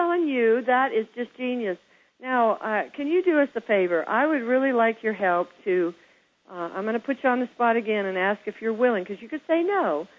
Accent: Kansas, United States; accent: Southern; And see, I was raised in Kansas, so when I start talking to you, my Southern accent, it just starts hatching out of there, Eric.

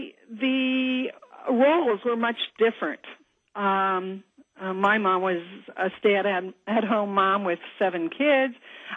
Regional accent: California, United States; also born or lived in South Dakota; I'm from South Dakota, but I was raised in and did my education in California.

